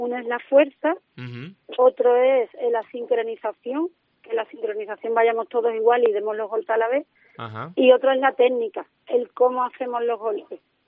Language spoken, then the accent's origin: Spanish; Cádiz, Andalusia, Spain; eso lo llevan por bandera porque además somos gaditanos